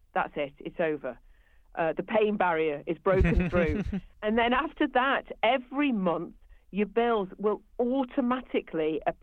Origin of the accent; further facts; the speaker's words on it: Stoke-on-Trent, West Midlands, United Kingdom; I was brought up in Stoke, and I'm a proper hustler